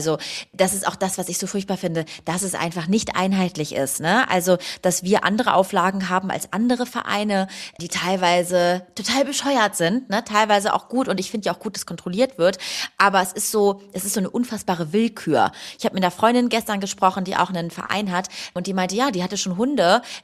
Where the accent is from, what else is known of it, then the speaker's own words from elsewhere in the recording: Hanover, Lower Saxony, Germany; Ich komme aus Hannover ursprünglich